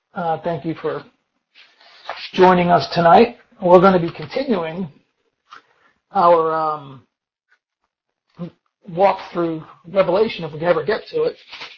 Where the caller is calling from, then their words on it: Greensboro, North Carolina, United States; and I'm speaking from Greensboro, which is in the great state of North Carolina.